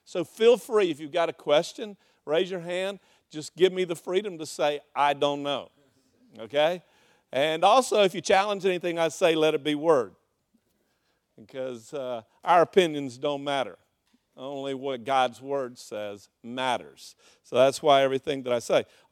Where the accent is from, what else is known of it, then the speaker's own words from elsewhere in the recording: Melbourne, Florida, United States; You know, as growing up in South Florida and Melbourne, Florida, it was just a joy for me looking back now.